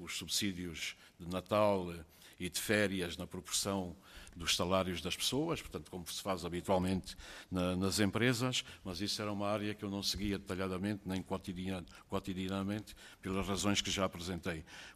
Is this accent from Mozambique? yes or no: no; Angola; born there; eu nasci em Angola. Eu vivi em Angola nos tempos turbulentos